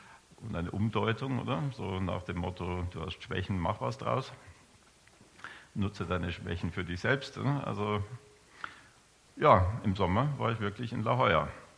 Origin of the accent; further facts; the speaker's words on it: Munich, Bavaria, Germany; moved away as an adult; now in Switzerland; ursprünglich komme ich nicht aus der Schweiz, also ursprünglich bin ich in München geboren und aufgewachsen, aber dann irgendwann mal studienmäßig ausgewandert und 76 in der Schweiz gelandet